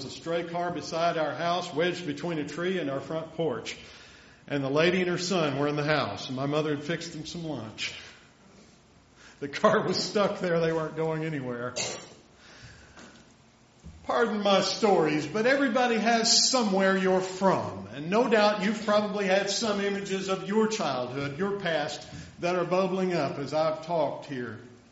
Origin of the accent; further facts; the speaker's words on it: Bridgeport, United States; Anymore, I usually just say I'm from Bridgeport.